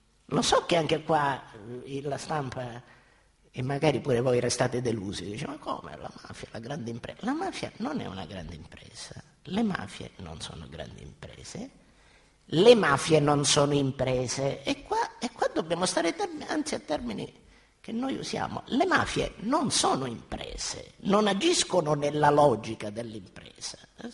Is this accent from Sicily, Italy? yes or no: yes; Catania, Sicily, Italy; io poi che sono di Catania